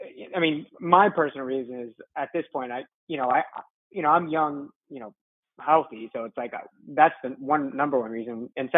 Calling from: Texas, United States; Hey there, I'm calling from Texas.

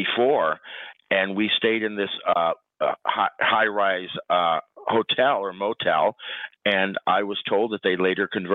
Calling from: Quebec, Canada; from the South Shore of the St. Lawrence Seaway.

